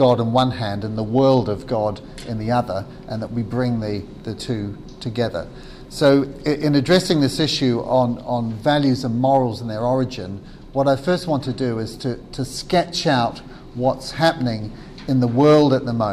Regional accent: New Zealand; now in United Kingdom; I come from New Zealand. I was a medical missionary in Africa

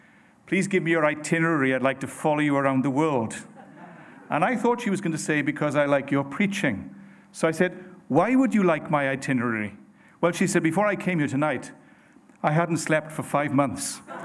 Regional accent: Wales, United Kingdom; I'm from Wales. I love my country very much. I feel so thankful to God that he caused me to be born there, amongst the rivers and the mountains and the sea and the people

